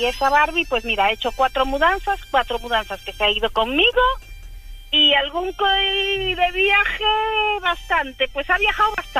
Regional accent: Venezuela; born there; Gallega nacida en Venezuela.

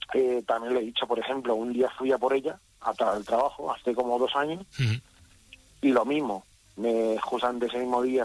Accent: Madrid, Community of Madrid, Spain; yo soy un joven de Madrid, tengo 31 años.

